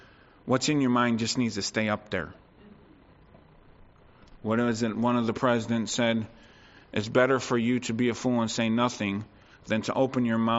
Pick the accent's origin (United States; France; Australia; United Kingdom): United States; born there; I was born in America. I get that statement very well.